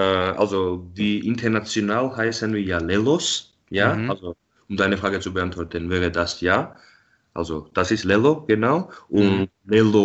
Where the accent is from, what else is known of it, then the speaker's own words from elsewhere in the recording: Tbilisi, Georgia; now in Munich, Germany; Ja, also ich bin ja in Tbilisi geboren und aufgewachsen